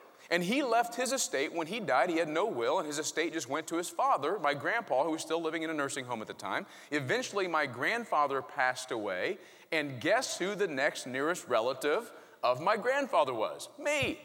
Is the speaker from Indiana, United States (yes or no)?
yes; Indianapolis, Indiana, United States; I grew up poor in Indianapolis.